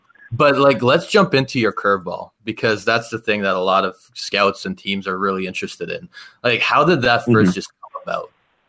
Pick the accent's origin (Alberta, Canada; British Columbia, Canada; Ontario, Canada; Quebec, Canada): Ontario, Canada; Toronto; But growing up in Toronto, and I used to play baseball a lot in high school